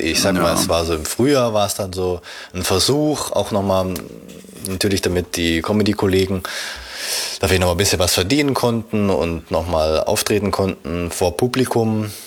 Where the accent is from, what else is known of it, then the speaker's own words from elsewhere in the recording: Saarland, Germany; Wenn ich gefragt werde, wo kommst du her, Saarland